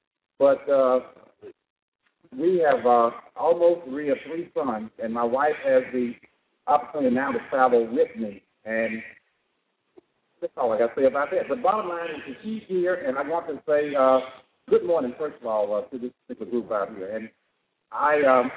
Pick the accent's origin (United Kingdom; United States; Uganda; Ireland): United States; Port Gibson, Mississippi; I grew up in Port Gibson, Mississippi, a small community where people actually join together and work together.